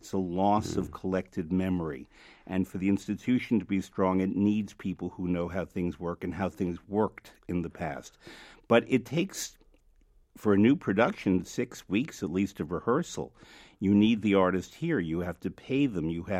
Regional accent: New York City, New York, United States; I'm a New Yorker. It affects New York City's image.

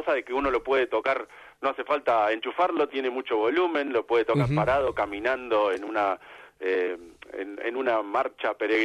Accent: Haedo, Buenos Aires Province, Argentina; Yo me crié en Aedo y me la pasaba arriba de ese tren

